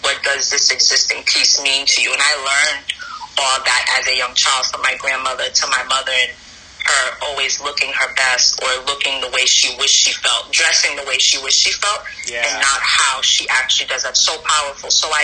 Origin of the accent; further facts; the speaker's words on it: Brooklyn, New York, United States; born there; also born or lived in Haiti; So I was born in Brooklyn, New York, but I lived with my grandmother in Haiti for about 4 years. So from like 1 to 4 years old or five.